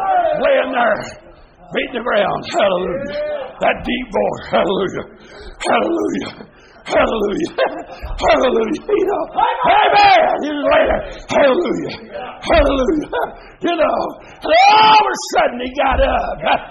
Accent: Asheville, North Carolina, United States; I'm from Asheville, or Barnesville, north of Asheville.

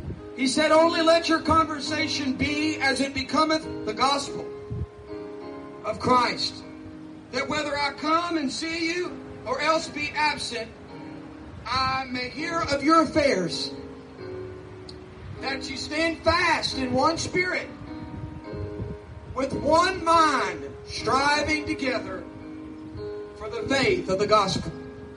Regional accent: Kentucky, United States; I was just a lost boy growing up in this Commonwealth of Kentucky. I'm just as American as anybody else.

